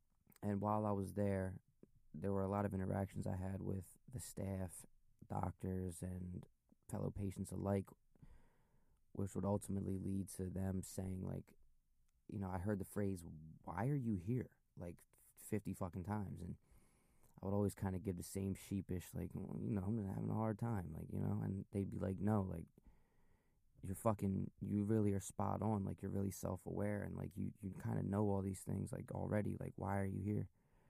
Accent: Philadelphia, Pennsylvania, United States; where you're from? I'm from Philly.

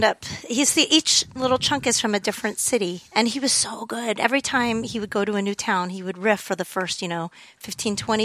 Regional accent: Canada; now in United States; Yeah, no, I'm Canadian Californian at this point.

